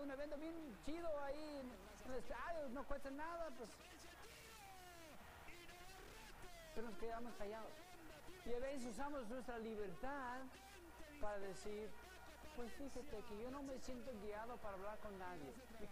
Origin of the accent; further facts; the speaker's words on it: Querétaro, Mexico; yo vengo de México, de Querétaro